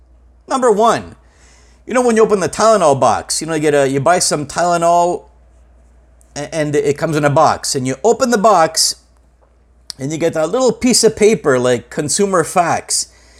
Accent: Hamilton, Ontario, Canada; Levity Comedy Club and Lounge in Hamilton, Ontario, is a place that is dear to my heart. Obviously, my hometown.

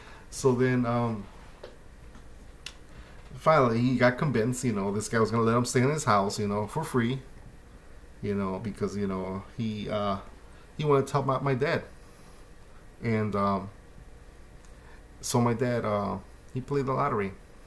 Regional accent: Chicago, Illinois, United States; So I was born and raised in Bucktown, Wicker Park, you know, Humboldt Park, and those were my areas. You know, that I was born and raised.

